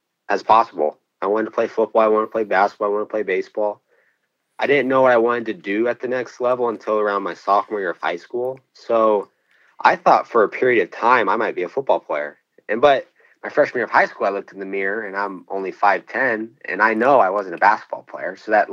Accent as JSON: {"language": "English", "town": "Omaha", "region": "Nebraska", "country": "United States", "tie": "born or raised there", "also_born_or_lived": "Sargent", "said": "I grew up in Omaha my whole life, and then from third to sixth grade, I moved to a small town in Sargent, Nebraska"}